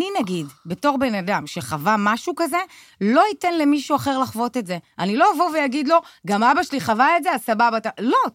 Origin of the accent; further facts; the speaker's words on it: Bat Yam, Tel Aviv District, Israel; נולדתי בבת ים. אני בת ימית.